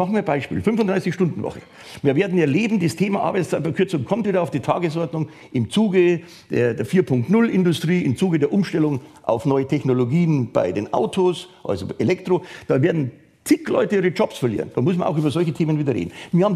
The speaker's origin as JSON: {"language": "German", "town": "Munich", "region": "Bavaria", "country": "Germany", "tie": "born or raised there", "lives_now": "Berlin, Germany", "said": "wenn sie nach München geht, wo meine Heimatstadt ist"}